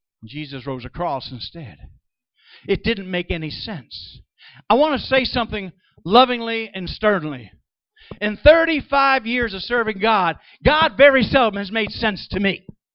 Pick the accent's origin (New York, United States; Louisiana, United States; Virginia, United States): New York, United States; Middletown; my hometown of Middletown, New York